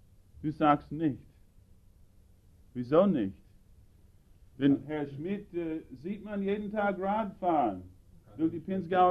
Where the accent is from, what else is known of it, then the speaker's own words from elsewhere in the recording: United States; accent: American; German is a second language; wie ich die deutsche Sprache mit meinem amerikanischen Akzent schlachte